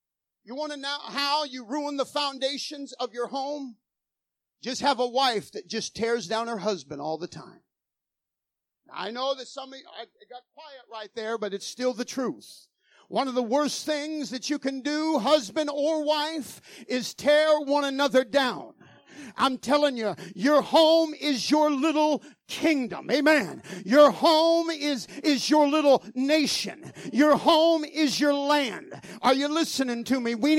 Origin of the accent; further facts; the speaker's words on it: United States; I'm an American.